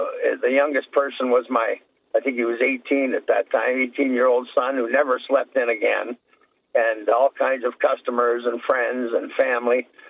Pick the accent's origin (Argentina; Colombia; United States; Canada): Canada; I'm from Canada, as you know.